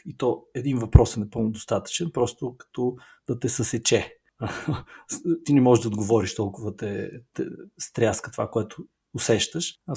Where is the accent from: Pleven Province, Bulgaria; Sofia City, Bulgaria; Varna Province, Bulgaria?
Sofia City, Bulgaria; Sofia; От София съм, но част от детството си прекарах на морето.